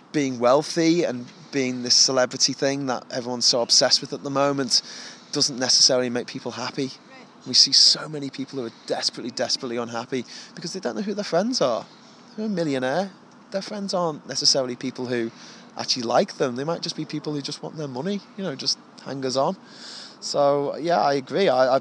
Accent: Liverpool, North West England, United Kingdom; I'm from Liverpool and I'm a very proud Liverpudlian, and I love my home city

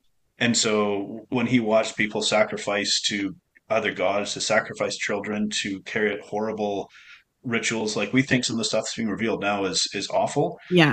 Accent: Canada; I'm a Canadian

